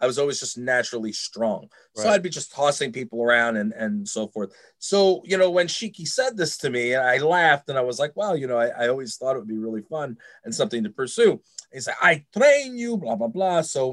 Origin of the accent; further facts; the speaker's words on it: Uniondale, New York, United States; because I grew up in Uniondale, New York. I was one of the only white kids.